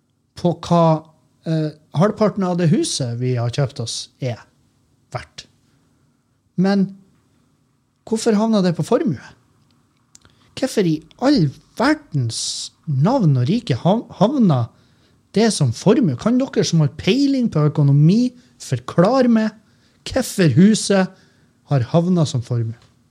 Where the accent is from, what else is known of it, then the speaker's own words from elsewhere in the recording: Halsa, Møre og Romsdal, Norway; halsa, der jeg kommer fra.